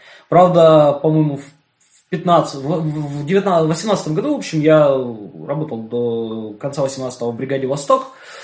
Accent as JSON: {"language": "Russian", "town": "Donetsk", "region": "Donetsk Oblast", "country": "Ukraine", "said": "Я дончанин, вот"}